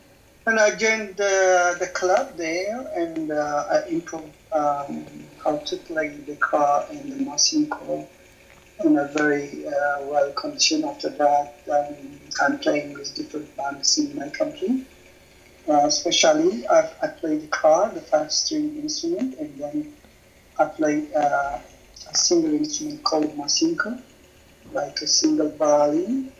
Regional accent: Tigray, Ethiopia; English is a second language; Yeah, I'm growing in the northern part of Ethiopia. It's a region called Tigray region.

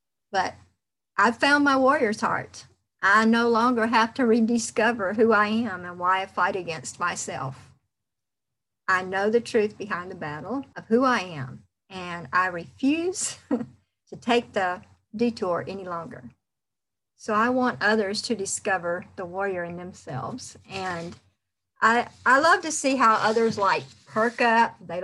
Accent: Douglas, Georgia, United States; I am from the South, in case you can't tell. I'm actually from a little small town off the beaten path called Douglas, Georgia.

